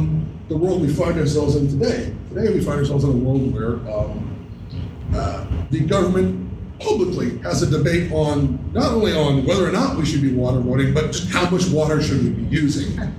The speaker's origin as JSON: {"language": "English", "town": "Sydney", "region": "New South Wales", "country": "Australia", "said": "I'm from Sydney."}